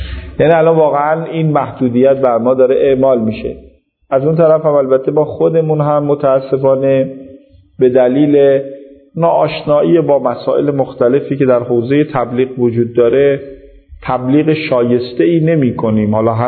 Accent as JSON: {"language": "Persian", "country": "Iran", "said": "تشخیص میدادن ما ایرانی هستیم"}